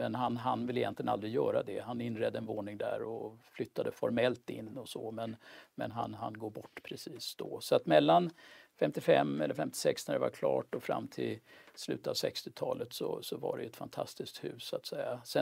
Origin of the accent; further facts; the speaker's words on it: Stockholm, Stockholm County, Sweden; born there; Jag är född på Kungsholmen i Mariebergs kollektivhus som det hette. Mina föräldrar var akademiker bägge två och det var ett hus som var anpassat just för unga akademiker.